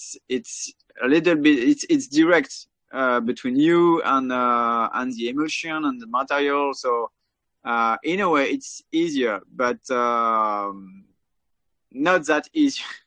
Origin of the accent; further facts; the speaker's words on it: Saint-Nazaire, Pays de la Loire, France; English is a second language; also born or lived in Paris; Saint-Nazaire is my hometown, and well, me and my wife, we wanted to leave Paris, and so we go. We are both from this area of France, from Brittany.